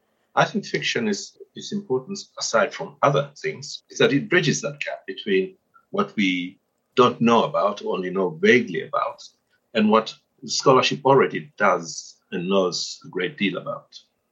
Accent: Zanzibar, Tanzania; I'm from Zanzibar, and the fact that I've lived most of my life outside doesn't ever take that away.

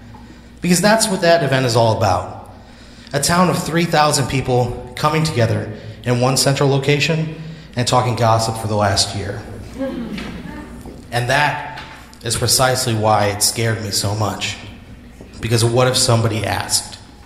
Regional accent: Dupo, Illinois, United States; Every year, my hometown of Dupo, Illinois, throws a party.

